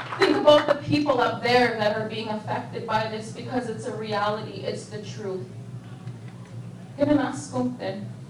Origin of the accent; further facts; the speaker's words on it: Alberta, Canada; I come from the Beaver Lake Cree Nation. In Canada, there's 11 treaties, 1 to 11. And I come from treaty number 6.